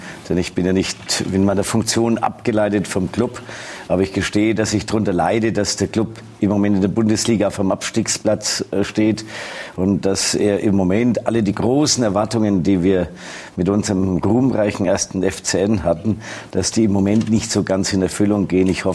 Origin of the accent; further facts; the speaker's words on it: Nuremberg, Bavaria, Germany; born there; ich bin ja Nürnberger von Geburt und von Herzen